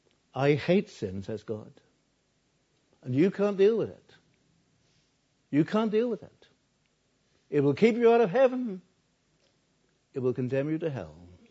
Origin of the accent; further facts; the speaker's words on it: Norwich, East of England, United Kingdom; born there; where I was born in Norwich